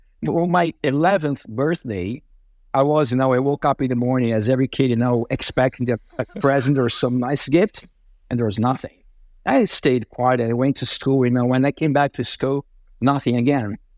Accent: Brazil; also born or lived in Germany; Actually, I was born in Germany. My parents lived in Germany for about 6 or 7 years. You know, the late 60s, early 70s. So I was born there, but when they came back to Brazil, I was only 2 years old.

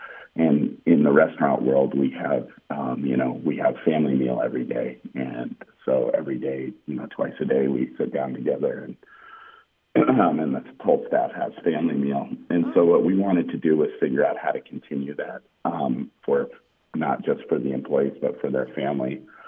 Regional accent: Egypt; I'm originally from Egypt

